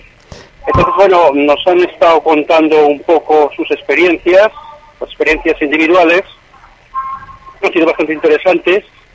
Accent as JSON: {"language": "Spanish", "town": "Valladolid", "region": "Castile and León", "country": "Spain", "said": "Sí, soy de aquí, de Valladolid."}